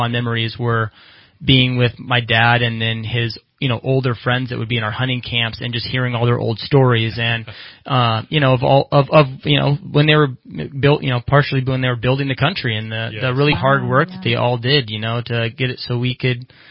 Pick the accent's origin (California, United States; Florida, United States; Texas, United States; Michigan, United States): California, United States; Palo Cedro; I was raised up here in Palo Cedro, okay. And pretty much just got immersed in this whole outdoor lifestyle and love it up here.